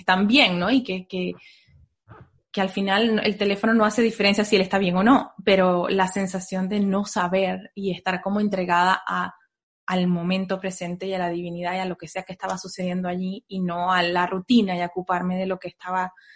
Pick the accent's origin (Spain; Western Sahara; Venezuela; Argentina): Venezuela; moved away as an adult; now in United States; Y de ahí nos vinimos de Venezuela, nos vinimos a Estados Unidos